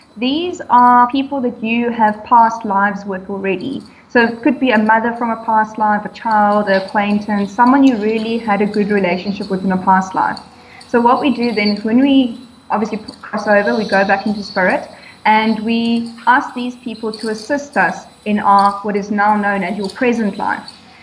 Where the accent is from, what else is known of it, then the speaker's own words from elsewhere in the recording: Somerset West, Western Cape, South Africa; now in Durbanville, South Africa; Born and bred from Somerset West, Cape Town. I've moved to Durbanville side of the world about 2 years ago.